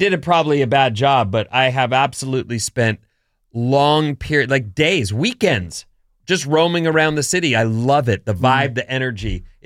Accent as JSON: {"language": "English", "town": "Irvine", "region": "California", "country": "United States", "tie": "born or raised there", "said": "Where we lived when I grew up in Irvine, Del Mar was about an hour drive, which is nothing really."}